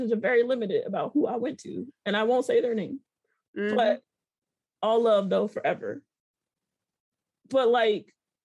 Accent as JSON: {"language": "English", "country": "United States", "said": "That's America, right? Like, I'm very American, for yep. better or for worse."}